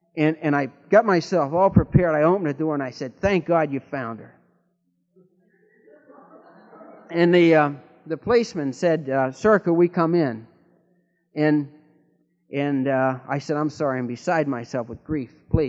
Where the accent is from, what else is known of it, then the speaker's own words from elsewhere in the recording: Midwest, United States; We're all from the Midwest.